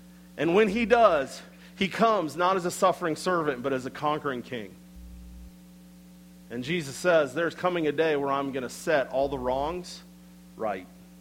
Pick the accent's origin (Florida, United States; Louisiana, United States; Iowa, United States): Iowa, United States; while growing up in Iowa, I have no concept of what it means to be a farmer.